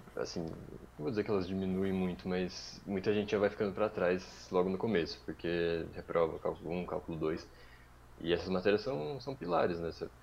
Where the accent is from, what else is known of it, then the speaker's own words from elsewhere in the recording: Valinhos, São Paulo, Brazil; also born or lived in Campinas; Nasci em Campinas, aí do lado, e fiquei 3 anos lá. E aí, dos 3, 4 anos até os 15, eu fiquei em Valinhos.